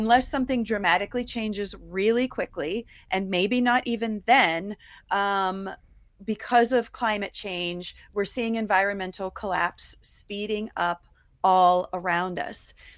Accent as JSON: {"language": "English", "region": "Ohio", "country": "United States", "tie": "born or raised there", "also_born_or_lived": "New York", "lives_now": "Colorado, United States", "said": "I grew up in Ohio, and then I moved to New York."}